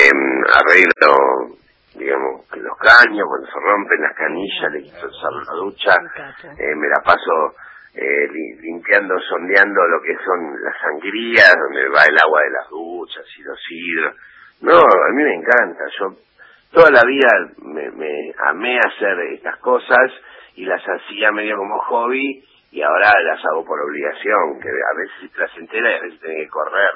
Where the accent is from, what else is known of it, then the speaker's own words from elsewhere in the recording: Buenos Aires, Argentina; Yo me crié en Caballito, en la calle, jugando a la pelota.